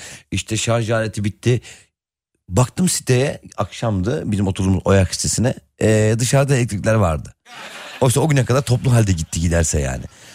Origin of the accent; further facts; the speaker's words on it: Istanbul, Turkey; O rahmetli valide Reşari'ye peder Niksallı. Ana babadan Tokatlıyız. Doğma büyüme İstanbulluyuz ama yüreğimiz, kökümüz orada.